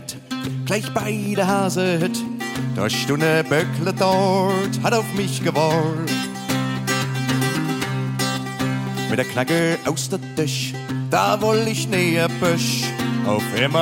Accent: Zella-Mehlis, Thuringia, Germany; ich spiele noch ein Lied aus meiner Heimatstadt Zellamelis

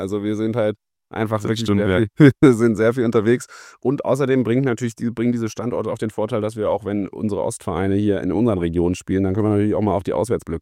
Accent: Halle, Saxony-Anhalt, Germany; now in Cologne, Germany; Ich komme aus Halle ab der Wale. Es ist ein bisschen ein anderer Einschlag vom Dialekt her. Aber ich kann auch Hochdeutsch sprechen. Ich wohne in Köln, aber bin regelmäßig im Osten unterwegs.

